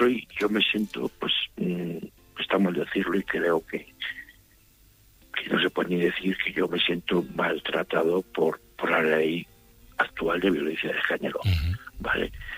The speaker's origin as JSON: {"language": "Spanish", "town": "Burgos", "region": "Castile and León", "country": "Spain", "said": "yo soy de Burgos"}